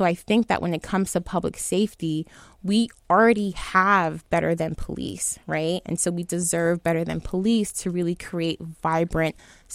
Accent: New York City, New York, United States; Yeah, first of all, I'm from New York City.

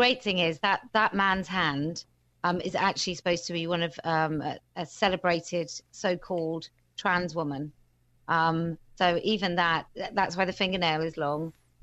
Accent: United Kingdom; I'm quite cutting. I'm British. My humour is, the crueler it is, as long as it's funny, you can say whatever you like.

